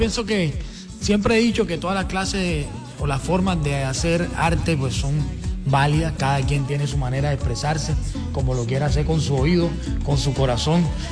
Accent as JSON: {"language": "Spanish", "country": "Colombia", "said": "yo soy colombiano, aquí vivo, aquí registro las canciones."}